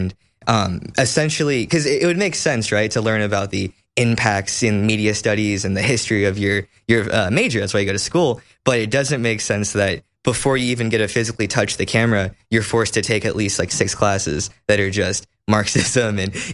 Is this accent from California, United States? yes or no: no; Las Vegas, Nevada, United States; because I'm from Las Vegas, so it's not like perfect there, you know, but I also had a military family.